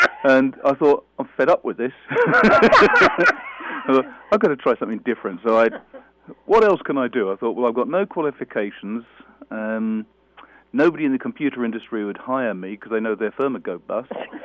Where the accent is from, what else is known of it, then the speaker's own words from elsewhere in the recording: England, United Kingdom; Well, oddly enough, I'm from England.